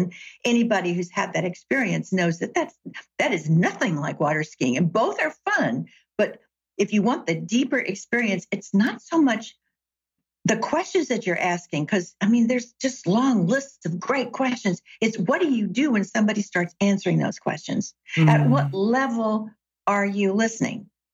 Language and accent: English; Chattanooga, Tennessee, United States; I grew up in Chattanooga, Tennessee. My grandparents had a place in the lake. My granddaddy had a boat.